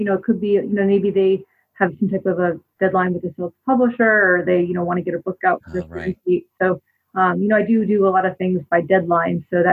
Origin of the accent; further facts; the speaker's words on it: Wayne, United States; I grew up in Wayne, as you mentioned.